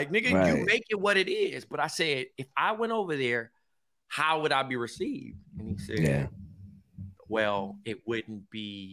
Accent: Nigeria; Because I'm Nigerian.

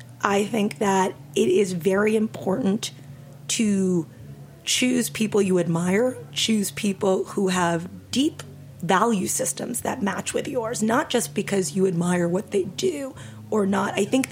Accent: New York, United States; And I never, and probably because I grew up in New York and this was a New York-based industry

